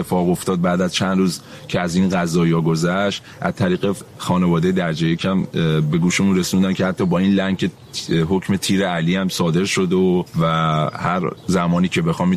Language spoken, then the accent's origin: Persian; Iran; ما وقتی ایرانی هستیم